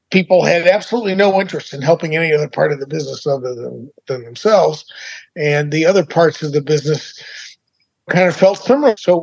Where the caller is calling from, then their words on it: Greenwich, Connecticut, United States; I am in Greenwich, Connecticut, in my house, and it is beautiful.